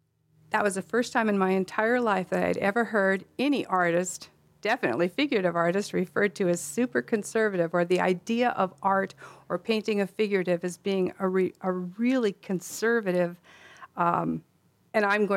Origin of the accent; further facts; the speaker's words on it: Alaska, United States; I grew up here in Alaska.